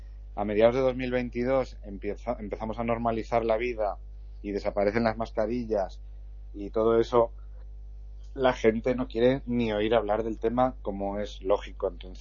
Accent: El Pedernoso, Castilla-La Mancha, Spain; yo soy natural del Pedernoso. Allí he crecido, allí tengo mis raíces, allí tengo mi familia, mis amigos.

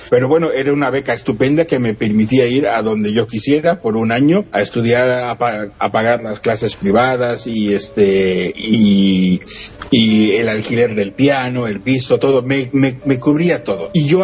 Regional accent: Valladolid, Yucatán, Mexico; also born or lived in Mérida; yo nací en la ciudad de Mérida, que porque mis padres vivían ahí, pero yo me crié, toda mi infancia la viví en Valladolid, que es muy cerca de Mérida. Valladolid, Yucatán

